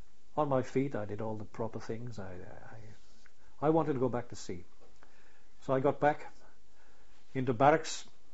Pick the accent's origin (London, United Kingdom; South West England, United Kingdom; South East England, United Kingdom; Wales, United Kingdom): Wales, United Kingdom; Ebbw Vale; the train didn't go any further than Ebbw Vale, which is my hometown.